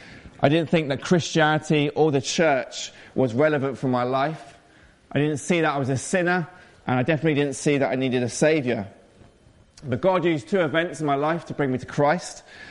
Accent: London, United Kingdom; I was brought up in London in a loving Christian but middle class home.

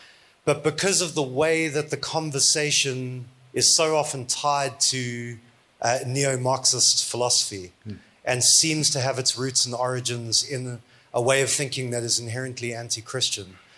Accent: South Africa; accent: South African; so you might tell from the accent I'm South African. I was 10 years old when Mandela became president and lived through the transition into a new democracy.

